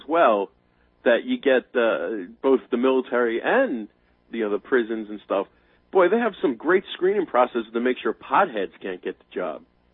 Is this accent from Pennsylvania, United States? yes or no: yes; Pennsylvania, United States; This is the county I grew up in, not Northampton County where Easton is. I grew up here in Monroe County.